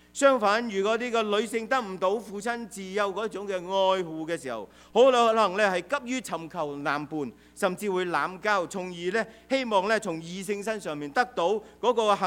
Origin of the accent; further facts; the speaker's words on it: China; 在我们中国人的社会里面，那个呢是重男轻女